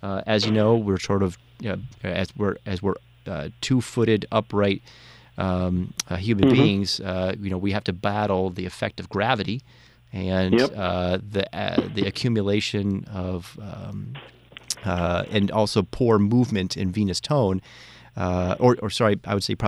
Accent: Connecticut, United States; I grew up in Connecticut, so, you know, my heart goes out to the residents of Connecticut.

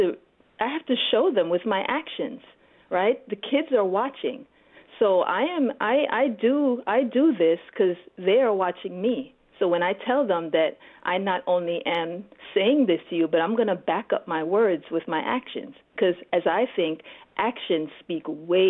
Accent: Jamaica; Again, we're from the Caribbean. I'm Jamaican. So, you know, we have a big family.

